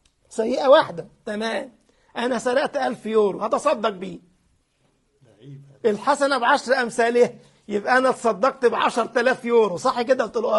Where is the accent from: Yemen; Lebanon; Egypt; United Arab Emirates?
Egypt; ففي بعض الناس يعني يقول لك عندنا في مصر يقول لك دماغه مريحاه